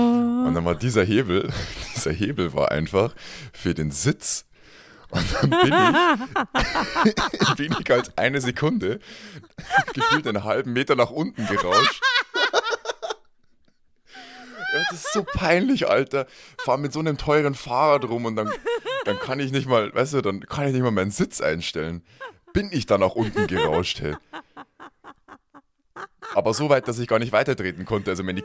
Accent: Landshut, Bavaria, Germany; Wenn ich jetzt daheim bin, also in meiner Heimat

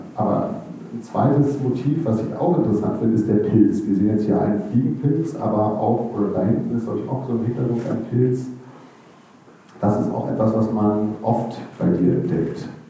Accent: Hanover, Lower Saxony, Germany; Ich komme aus Hannover, da war das so, da macht man sich ein rotes Sofa so zwischen die Stahlrohre.

